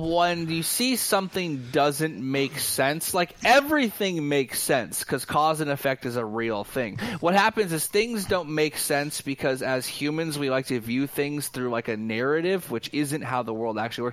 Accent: California, United States; Like, yeah, I'm from California

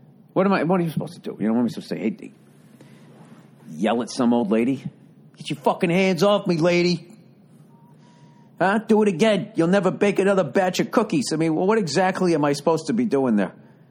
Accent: Boston, Massachusetts, United States; Obviously, I'm from Boston.

